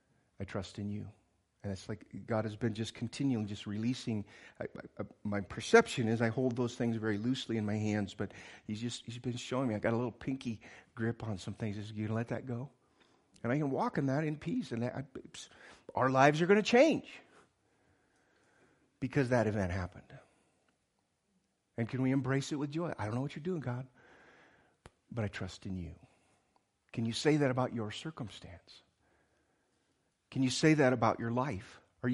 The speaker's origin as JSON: {"language": "English", "country": "United States", "said": "Out of the womb, I'm an American."}